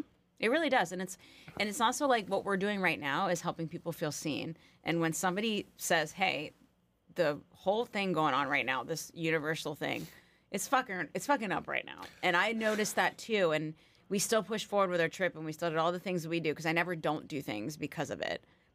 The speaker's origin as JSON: {"language": "English", "region": "the South", "country": "United States", "said": "I'm from the South."}